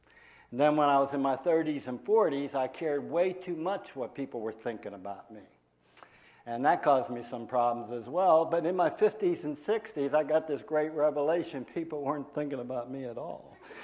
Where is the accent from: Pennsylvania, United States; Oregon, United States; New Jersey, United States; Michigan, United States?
Pennsylvania, United States; Pittsburgh; And then in 2010, I moved back to my hometown, which was Pittsburgh, and I've been there for the last 4 years